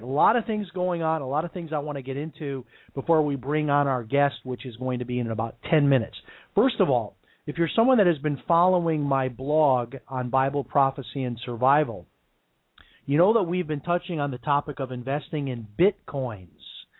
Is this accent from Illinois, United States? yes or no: yes; Chicago, Illinois, United States; I mean, growing up in Chicago, that used to be the kind of weather you'd run around out in the yard throwing a football with your T-shirt off.